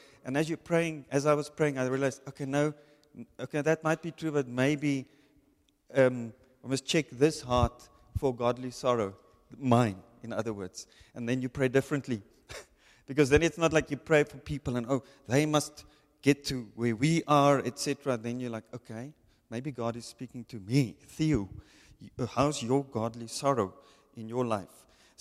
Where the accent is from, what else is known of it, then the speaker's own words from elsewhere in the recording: Windhoek, Khomas, Namibia; now in Swakopmund, Namibia; Well, I'm more from Windhoek than from Swakopmund. I lived here. I grew up here. And then I went to Stellenbosch. Then I came back here.